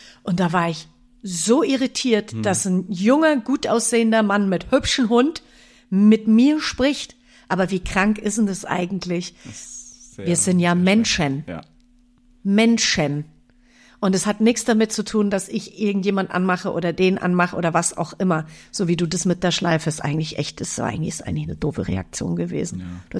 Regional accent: Munich, Bavaria, Germany; ich komme ja aus München ursprünglich. Ich habe da Sachen erlebt. Ich habe da direkt an der Theresienwiese gewohnt.

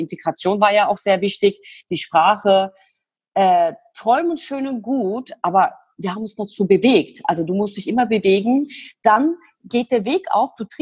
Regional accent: Turkey; now in Germany; komme aus der Türkei mit meiner Zwillingsschwester. Wir sind in der Türkei groß geworden, bei den Großeltern. Unsere Eltern sind damals in den 50er Jahren nach Deutschland gekommen

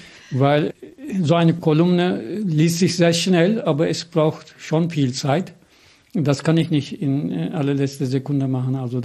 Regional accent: Turkey; German is a second language; now in Germany; Ich bin ja Türke in Deutschland

